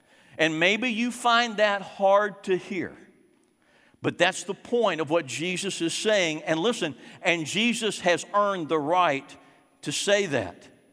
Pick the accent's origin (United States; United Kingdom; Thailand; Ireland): United States; Sugar Land, Texas; I said, well, I'm from right here. I'm from Sugar Land. No, really. Where are you from? I said, I'm right here, Sugar Land. I've lived in Sugar Land 34 years.